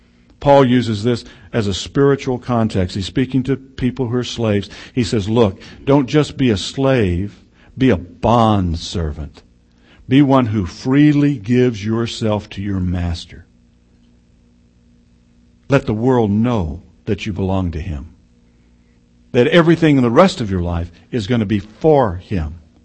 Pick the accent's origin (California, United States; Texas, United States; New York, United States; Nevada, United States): Texas, United States; I'm from Texas. People don't say those things about my heritage to my face or any place else.